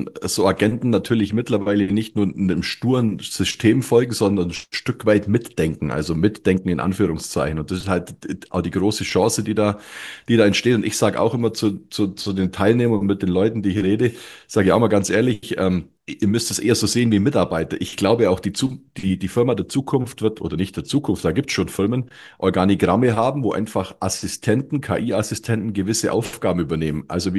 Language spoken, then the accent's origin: German; Bavaria, Germany; als Allgäuer